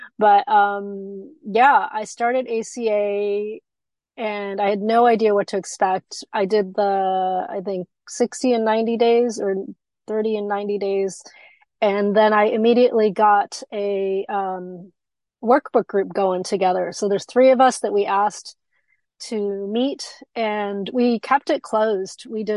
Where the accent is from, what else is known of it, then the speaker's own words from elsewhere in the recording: United States; born there; So I am Taiwanese American. I was born in the US. My parents are from Taiwan. They came over probably 50 years ago at this point. And I grew up just very isolated.